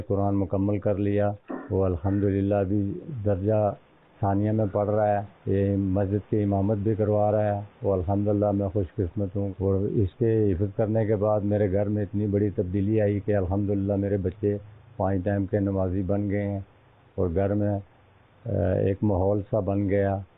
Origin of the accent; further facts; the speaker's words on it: Nakyal, Azad Kashmir, Pakistan; میں تحصیل نکیال کا رہنے والا ہوں.